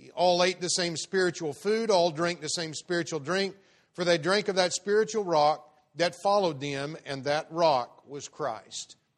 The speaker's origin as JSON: {"language": "English", "region": "Oklahoma", "country": "United States", "tie": "born or raised there", "also_born_or_lived": "Texas", "lives_now": "Kansas City, United States", "said": "I live in Kansas City, Missouri, but I'm not from Kansas City, Missouri. I've been there for 4 years. I was raised in Oklahoma, central Oklahoma, around Oklahoma City. Lived, I guess, about half my life in Oklahoma, about half my life in Texas."}